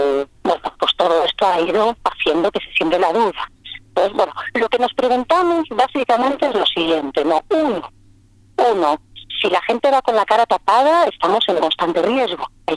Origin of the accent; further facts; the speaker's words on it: Spain; Yo más o menos a su edad tuve una violación también en Latinoamérica, siendo española